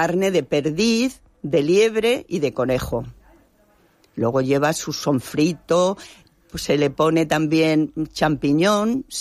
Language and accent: Spanish; Valdepeñas, Castilla-La Mancha, Spain; De Valdepeñas, que soy yo, de Valdepeñas